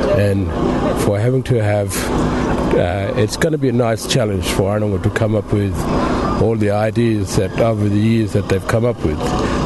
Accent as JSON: {"language": "English", "region": "Western Australia", "country": "Australia", "said": "I come from Murujuru community. I'm the chairperson of Murujuru Aboriginal Corporation."}